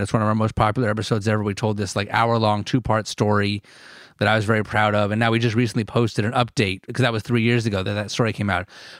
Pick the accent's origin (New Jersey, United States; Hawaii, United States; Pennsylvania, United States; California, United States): New Jersey, United States; I mean, I'm born and raised in New Jersey. And although my family's Jewish, we always ate pork growing up.